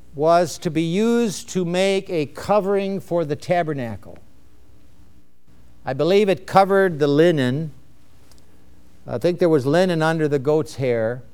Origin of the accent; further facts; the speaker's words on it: Chicago, Illinois, United States; born there; I never said that up north. I was born in Chicago. Chicagoans don't say that.